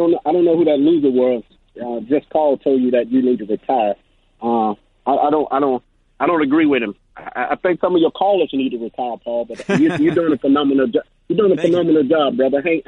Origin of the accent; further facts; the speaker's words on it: Montgomery, Alabama, United States; now in Florida, United States; I live in Florida, but I grew up in Montgomery, Alabama.